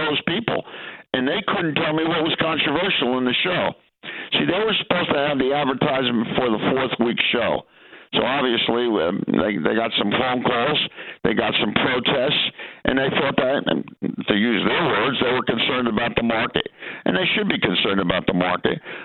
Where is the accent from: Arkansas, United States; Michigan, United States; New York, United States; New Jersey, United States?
New Jersey, United States; Paterson; I grew up in Patterson. I lived there all my life. I'm proud of my city.